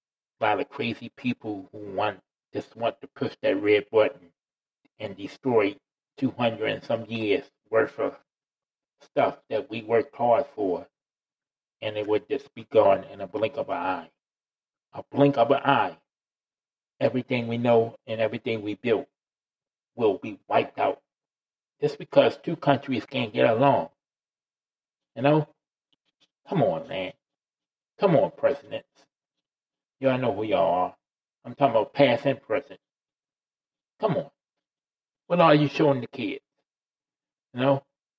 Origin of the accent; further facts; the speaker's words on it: United States; Or because I'm an American.